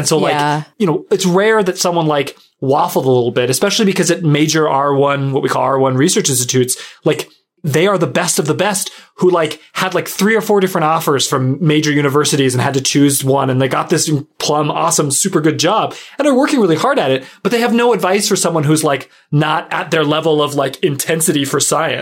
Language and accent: English; California, United States; I'm from Orange County, so I know like the lack of weather in Southern California.